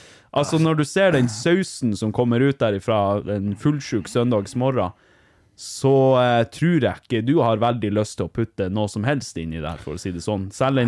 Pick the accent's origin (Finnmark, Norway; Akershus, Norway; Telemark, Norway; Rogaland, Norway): Finnmark, Norway; Vardø; jeg er jo fra Vardø, var på besøk hos mutteren som bodde i Vadsø da.